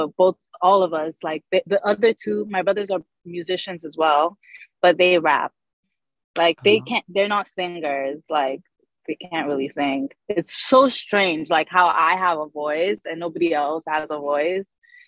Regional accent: Nigeria; born there; cause I was born in Nigeria. So all of this that I'm saying happened while I was in Nigeria.

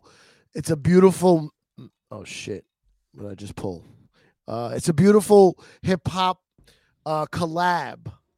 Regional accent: Bronx, New York, United States; I'm from the Bronx, but you love

